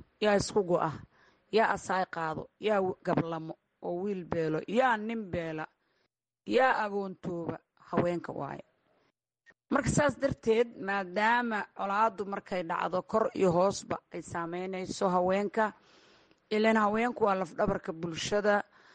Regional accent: Galmudug, Somalia; Maya reer Buldaani reer Galmudug baynu nahay.

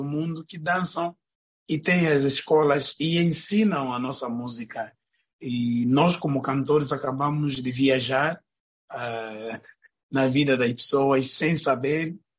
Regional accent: Angola; sou da Angola.

